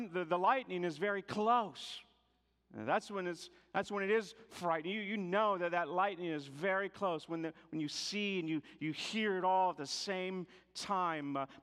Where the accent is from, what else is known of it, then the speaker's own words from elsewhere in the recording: Midwest, United States; I grew up in the Midwest, and I can remember some major thunderstorms.